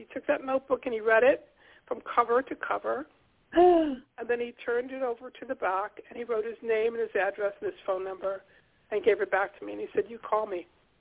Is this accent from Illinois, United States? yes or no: no; Harlem, New York, United States; born there; I mean, I was born in Harlem. I did my first reading at the County Cullen Library in Harlem.